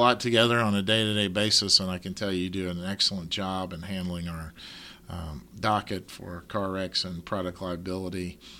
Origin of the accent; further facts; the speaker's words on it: Rogers, Arkansas, United States; of course, I'm from Rogers.